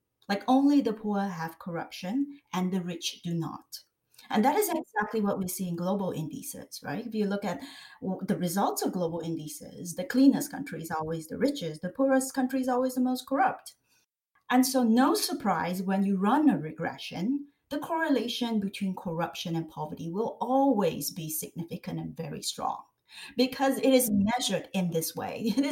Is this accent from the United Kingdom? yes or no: no; Singapore; Like, I come from Singapore.